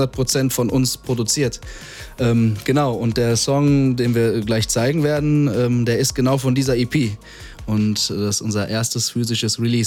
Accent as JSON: {"language": "German", "region": "Hesse", "country": "Germany", "said": "Ja, wir sind ja beide aus dem Kreis Offenbach"}